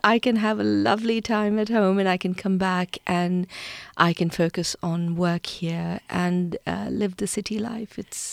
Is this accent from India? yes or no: yes; India; also born or lived in Germany / United Kingdom; now in United States; I was born and raised in India, and I have come to the US via Germany and the UK and then the East Coast.